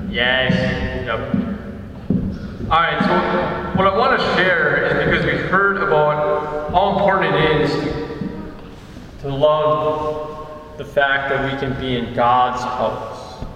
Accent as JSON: {"language": "English", "town": "McGregor", "region": "Minnesota", "country": "United States", "tie": "born there", "said": "So I was born in McGregor, Minnesota. We had a town in McGregor, kitty corner to the school. We then were able to live in a house on Big Sandy Lake."}